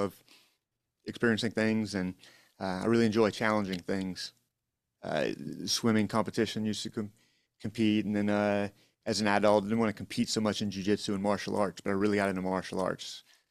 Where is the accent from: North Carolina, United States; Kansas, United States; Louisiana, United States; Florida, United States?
Louisiana, United States; Houma; I was born and raised here in Houma, Louisiana, about an hour south of New Orleans.